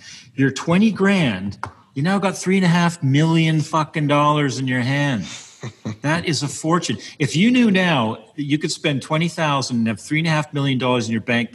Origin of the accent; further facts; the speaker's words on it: Oakville, Ontario, Canada; also born or lived in Beaconsfield, Canada; my parents bought a house in Oakville in 1980. I moved from Montreal to Oakville, from Beaconsfield to Oakville.